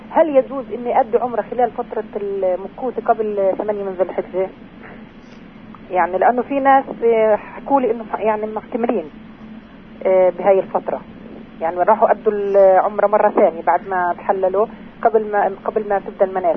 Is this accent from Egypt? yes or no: no; Anabta, Tulkarm Governorate, Palestine; من عنبتة.